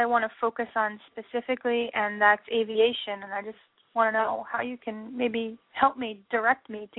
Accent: Florida, United States; I'm from Florida.

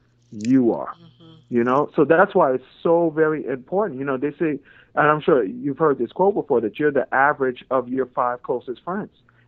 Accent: Jamaica; born there; I'm from a third world country. I was born in Jamaica, right?

